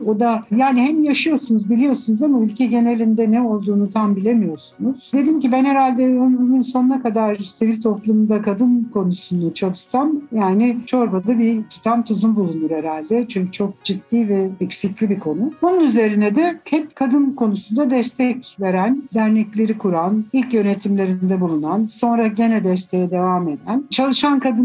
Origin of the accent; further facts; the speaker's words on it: Istanbul, Turkey; born there; Ben İstanbul doğumluyum.